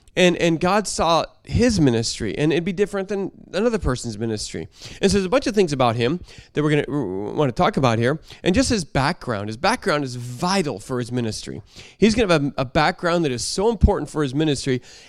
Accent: Oregon, United States; But Northwest people, and I'm from Oregon originally, it's a different culture.

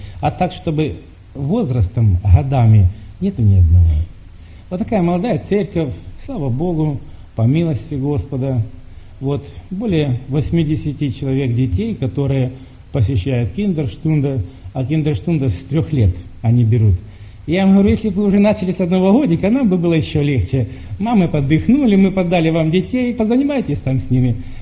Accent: Ukraine; now in Germany; нет, я с Украины

